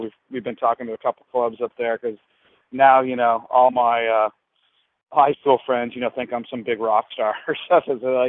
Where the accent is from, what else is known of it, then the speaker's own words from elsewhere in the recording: Alaska, United States; now in San Diego, United States; I was born here in San Diego, and then we moved up to Alaska when I was like third grade, I think. So third grade through high school, I spent in Alaska.